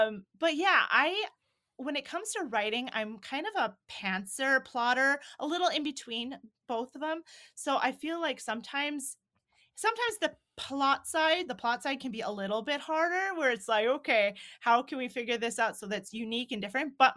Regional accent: Minnesota, United States; And I mean, like you said, I grew up in Minnesota, but I've always felt like North Dakota was part of my home too.

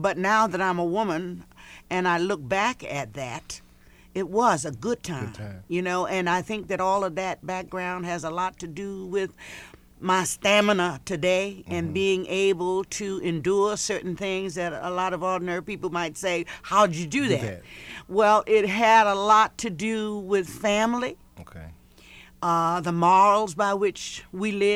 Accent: Virginia, United States; But growing up in Virginia, had its highs and lows.

